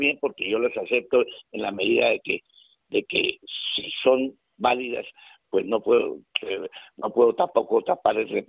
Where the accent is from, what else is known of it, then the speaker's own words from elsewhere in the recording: Bucaramanga, Santander, Colombia; como bumangueses y como santandereanos, pues ayudemos todos al progreso de nuestra ciudad.